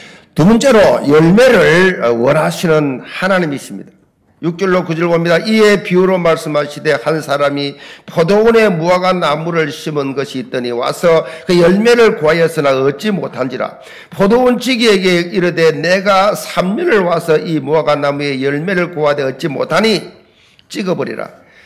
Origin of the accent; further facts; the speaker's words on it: Busan, South Korea; 또 부산 사람으로서 느끼는 게 있거든요. 그 부산 사람만이 할 수 있는 그 인간미란 게 있습니다.